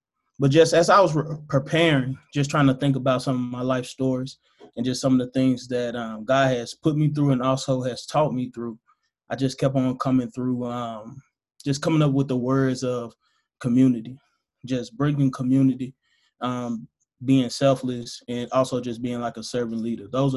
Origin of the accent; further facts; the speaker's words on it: Memphis, Tennessee, United States; I'm from Memphis, Tennessee. So for the ones who don't know, Memphis is a violent city.